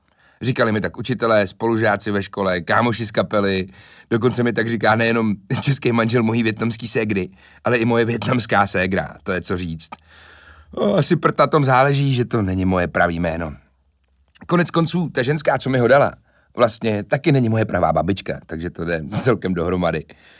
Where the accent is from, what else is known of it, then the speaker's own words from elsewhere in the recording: Karlovy Vary, Karlovy Vary Region, Czechia; also born or lived in Aš; Narodil jsem se v roce 94 v Aši, nicméně z Aše si nepamatuju v podstatě ani hovno, protože do Varů jsme se přestěhovali, když mi bylo zhruba rok.